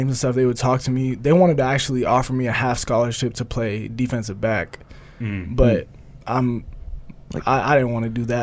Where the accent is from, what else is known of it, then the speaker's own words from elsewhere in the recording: Oregon, United States; Yeah, I'm from Oregon.